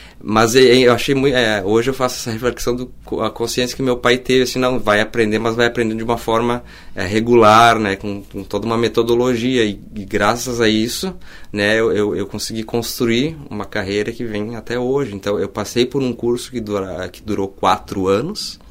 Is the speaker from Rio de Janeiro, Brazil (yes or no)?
no; Bento Gonçalves, Rio Grande do Sul, Brazil; na cidade de Bento Gonçalves, de onde eu venho.